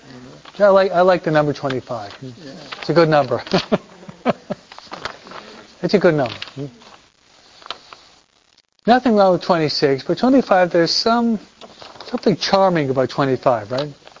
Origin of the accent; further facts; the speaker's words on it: Detroit, Michigan, United States; born there; I was baptized in Detroit, Michigan. I was born in Michigan. Detroit, no?